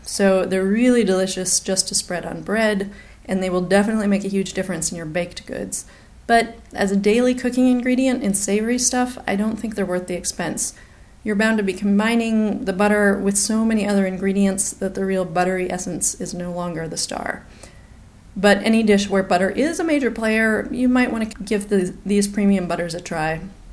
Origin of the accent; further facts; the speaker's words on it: New Mexico, United States; I grew up in the Wild West in New Mexico and it was hot.